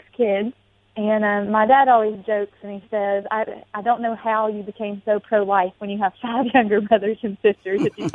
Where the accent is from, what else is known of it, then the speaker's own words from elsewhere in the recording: West Virginia, United States; So I grew up in West Virginia. You got to come visit our beautiful state a couple weeks ago.